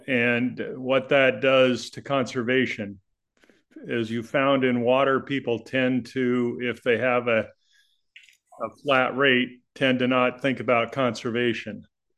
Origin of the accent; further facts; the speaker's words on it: Snohomish, Washington, United States; I'm from Snohomish, and thank you for your public service.